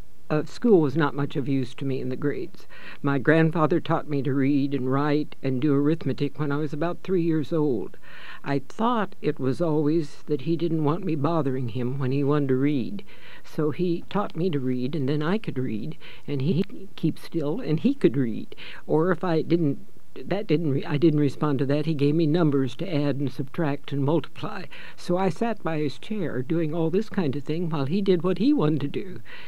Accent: Jamestown, Kansas, United States; Well, I was born in 1916 in Jamestown, Kansas, on my grandfather's homestead.

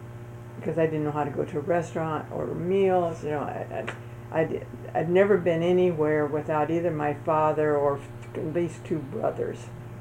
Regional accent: Kansas, United States; Well, I was born in Kansas on a farm at the end of the road, literally, and went to a one-room schoolhouse through seventh grade.

